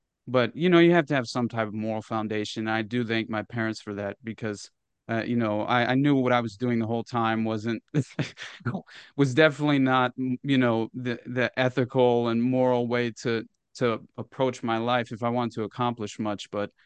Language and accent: English; Arkansas, United States; Since I was a child, right, I had like a dream of because I grew up in Northwest Arkansas on a 35-acre farm.